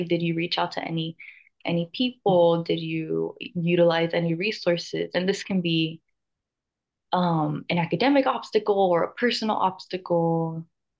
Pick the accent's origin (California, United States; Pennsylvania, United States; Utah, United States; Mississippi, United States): California, United States; Los Angeles; now in San Diego, United States; My hometown is Los Angeles. I was born and raised there up until I made the move here to San Diego for UCSD.